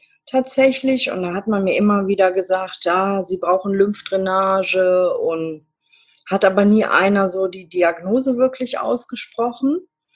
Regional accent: North Rhine-Westphalia, Germany; ich bin 47 Jahre alt und komme aus der Nähe von Bonn, aus dem schönen Rheinland.

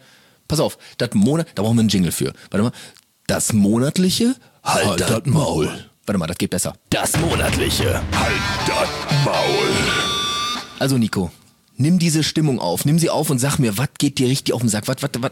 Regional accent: North Rhine-Westphalia, Germany; Kommen wir aus dem Pott, ne?

